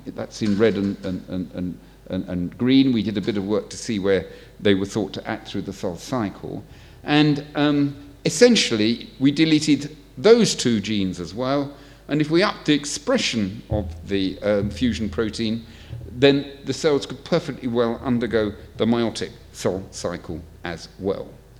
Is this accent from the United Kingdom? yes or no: yes; United Kingdom; and being British and simple, I like simple things, and it's a very simple model.